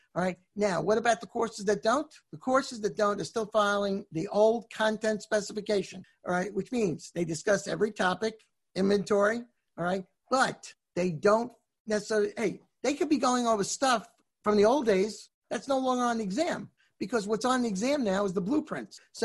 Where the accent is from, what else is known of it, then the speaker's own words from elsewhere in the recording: New York, United States; They have good bagels in New York. I'm from New York.